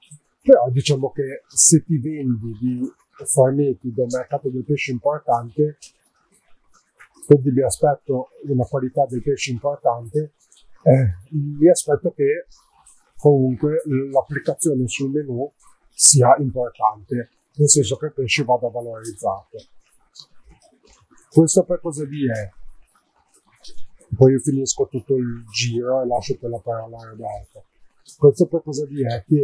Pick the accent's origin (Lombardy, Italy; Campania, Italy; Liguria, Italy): Liguria, Italy; Genoa; noi siamo di Genova, quindi già, anche se a breve saremo a Bergamo per altri motivi, come avete seguito su altri canali. Ma siamo di Genova, siamo abituati bene